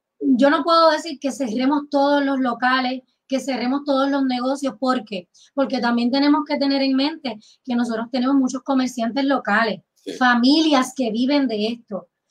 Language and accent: Spanish; Puerto Rico; para hablar como se debe, como boricua.